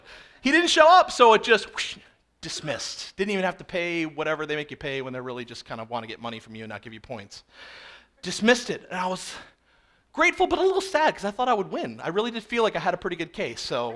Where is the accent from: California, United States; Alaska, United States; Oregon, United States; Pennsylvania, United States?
Pennsylvania, United States; also born or lived in New Jersey; now in New York, United States; I was brought up in New Jersey, mostly in Pennsylvania, and now I live in New York